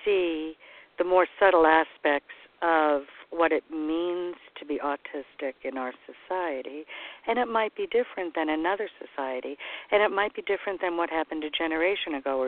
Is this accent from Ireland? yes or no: yes; Ireland; I'm Irish. I'm very Irish.